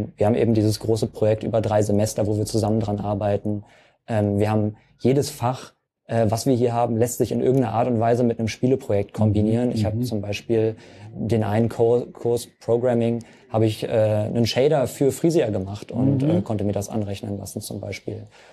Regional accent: Hamburg, Germany; ich komme aus Hamburg und bin fürs Studium nach Lübeck gegangen.

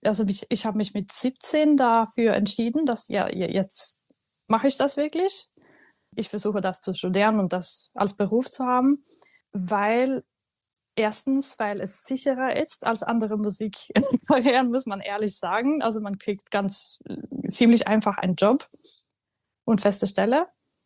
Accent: Trondheim, Trøndelag, Norway; moved away; also born or lived in Tromsø; Also ich bin aus Trondheim. Das ist nicht Nordnorwegen, das ist so in der Mitte. Eine Stadt so, ja, so ungefähr so groß wie Rostock vielleicht. So 200.000 Einwohner. Und dann habe ich aber in Tromsø studiert

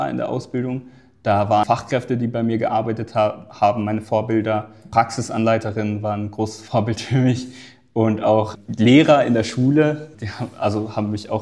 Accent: Eimeldingen, Baden-Württemberg, Germany; Genau, ich wohne jetzt in Eimelding, in Lörrach geboren und in Eimelding aufgewachsen

